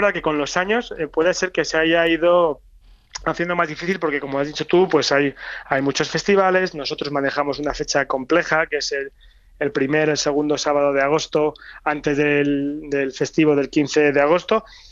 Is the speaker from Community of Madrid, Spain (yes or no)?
yes; Madrid, Community of Madrid, Spain; born there; Mi madre es de Arenillas y mi madre, como tantos otros, emigraron a la ciudad. Yo ya nací en Madrid